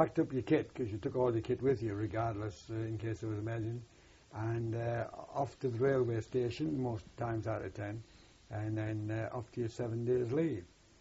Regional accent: North East England, United Kingdom; accent: Geordie; and me being a Geordie, I don't think the twins should ever meet as far as the language was concerned.

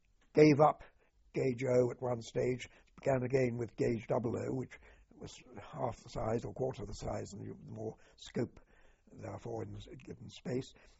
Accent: Weymouth, South West England, United Kingdom; Railways, yes. Now, railways, I grew up with railways, really, because I was brought up in Weymouth, and there was a very interesting railway set up in Weymouth because of the port there.

